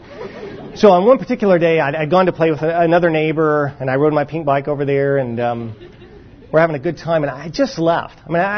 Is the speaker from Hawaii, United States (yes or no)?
no; Kentucky, United States; Brian and I have a lot in common in that we're both from Kentucky, both Kentucky sports fans.